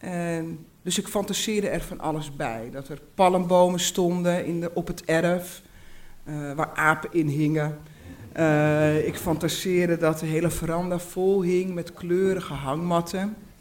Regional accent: Uithoorn, North Holland, Netherlands; also born or lived in Amsterdam; Daarna ben ik naar Amsterdam-Noord gegaan. En toen mijn ouders gingen scheiden, ik was ongeveer een jaar of vijf, is mijn moeder met mij en mijn jongere zusje en mijn oudere broer verhuisd naar Uithoren, waar haar ouders

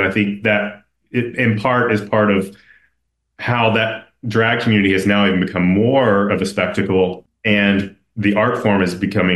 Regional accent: Tennessee, United States; moved away; also born or lived in Chicago; And I think I'm from Tennessee, and I grew up there, and I left to live my authentic life because I just couldn't feel that I could do that on the ground there.

